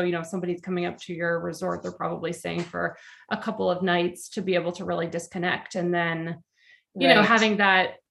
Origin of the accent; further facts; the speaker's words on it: Pennsylvania, United States; my family growing up in Pennsylvania, we would go up to Vermont every year in the summer to a lake with a cabin.